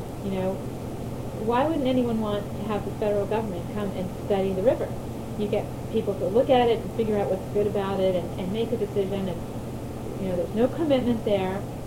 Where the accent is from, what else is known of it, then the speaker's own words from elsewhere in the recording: Sudbury, Massachusetts, United States; And I grew up in Sudbury, so it was the first river I ever canoed, and it's a very beautiful river, as you know.